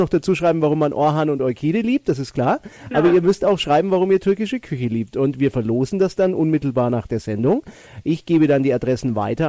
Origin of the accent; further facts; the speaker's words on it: Bavaria, Germany; weil ich als Franke, wir schmoren ja auch sehr gerne, ne?